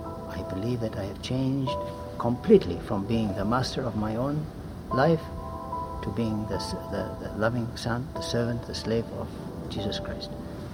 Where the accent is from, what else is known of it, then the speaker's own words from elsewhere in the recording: Australia; of the Coptic Orthodox Church. I have come from Australia, I'm Australian.